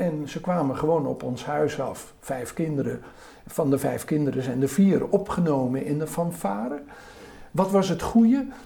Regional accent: Friesland, Netherlands; ik ben opgegroeid in Friesland als zoontje van de dominee.

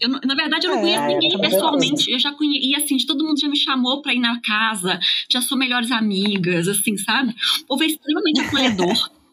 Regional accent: Minas Gerais, Brazil; Sou de Minas Gerais, né? De onde atualmente estou em São João del Rei, mas assim, varia bastante.

